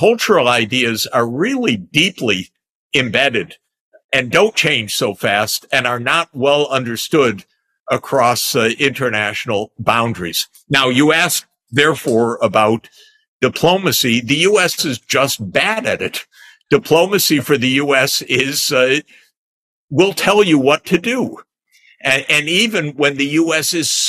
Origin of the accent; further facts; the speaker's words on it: Detroit, Michigan, United States; I can tell you growing up in Detroit, Michigan, I didn't learn a lot of global history or global geography.